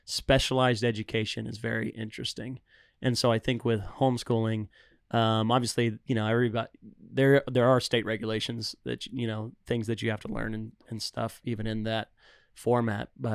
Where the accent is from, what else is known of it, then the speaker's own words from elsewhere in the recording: Houston, Texas, United States; But I grew up in Houston. There was a huge community of homeschoolers, even though it was the early days.